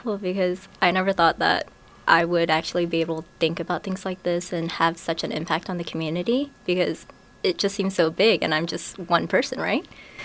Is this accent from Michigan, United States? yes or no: no; Batesville, Arkansas, United States; I grew up in Batesville, Arkansas, which is about an hour and a half from here.